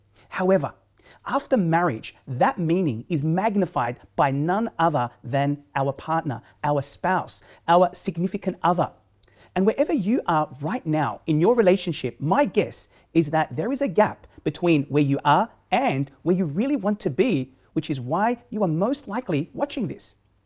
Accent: Sydney, New South Wales, Australia; in person from my hometown city of Sydney, that is heavily populated with multicultural Muslims.

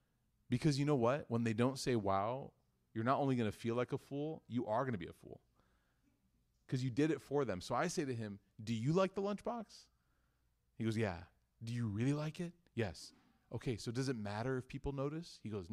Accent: Chicago, Illinois, United States; I'm from Chicago, so it's just, it's wajib upon us.

